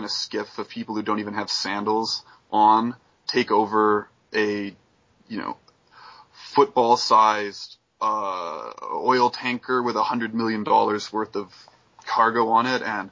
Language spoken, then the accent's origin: English; Canada; You know, that was growing up in Canada and elsewhere.